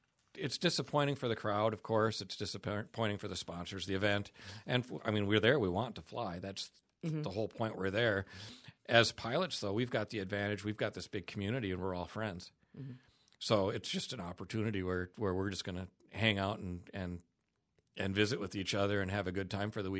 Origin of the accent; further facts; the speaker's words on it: Wausau, Wisconsin, United States; It's great to fly Wausau just because I'm from Wausau, so I know so many people.